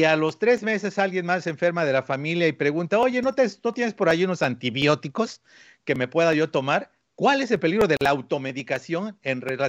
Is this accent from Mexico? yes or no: yes; Mexico; los que venimos de otros países, como por ejemplo nosotros venimos de México